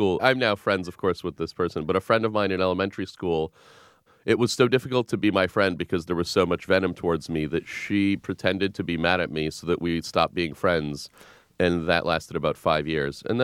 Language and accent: English; Russia; moved away; my thing was that I was an immigrant from Russia and it was the Cold War.